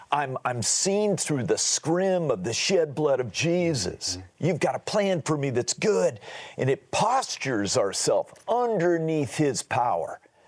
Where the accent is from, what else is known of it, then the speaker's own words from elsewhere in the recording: Alaska, United States; Now, Randy, I'm from Alaska. I'll get a dog team to Nome, right?